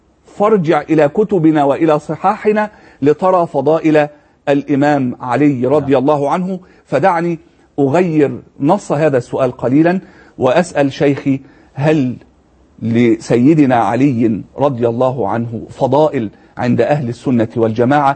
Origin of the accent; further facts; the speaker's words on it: Egypt; كالذين يعملون في الشرطة عندنا في مصر لابد أن يحلق اللحية